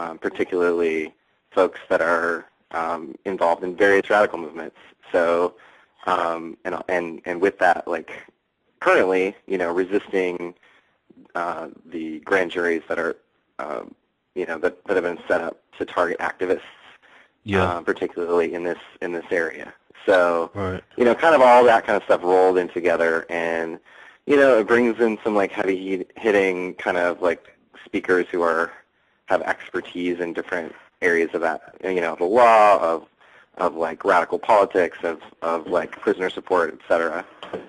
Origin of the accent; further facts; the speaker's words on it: Midwest, United States; now in Portland, United States; I'd say I'm from Portland. I'm originally from the upper Midwest.